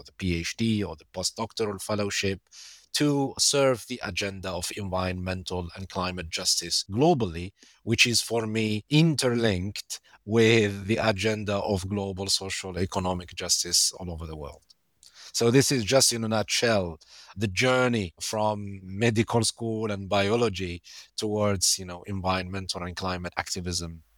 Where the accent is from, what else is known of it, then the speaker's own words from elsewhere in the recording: Algeria; moved away as an adult; now in United Kingdom; So it all started, Steve, when I was still living in Algeria, my home country. Actually, I started doing a medical degree at medical school for 2 years before I immigrated to the UK, where I studied biology.